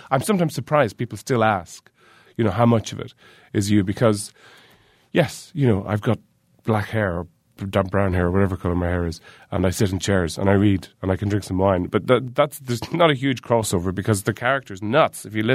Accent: Ireland; Well, you know, I grew up in Ireland in the 70s, so these were unreconstructed times.

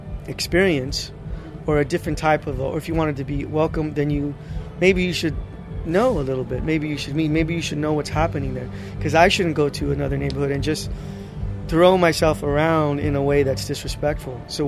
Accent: Los Angeles, California, United States; because I'm a Chicano from Boyle Heights who goes anywhere I want. And when I meet kids where I grew up

